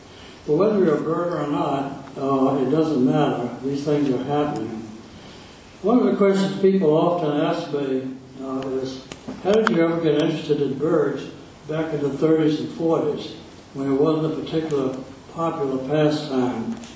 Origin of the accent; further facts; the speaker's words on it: Franklin, Virginia, United States; I grew up in Franklin, not Franklin County of moonshine fame, but Southampton County across the river.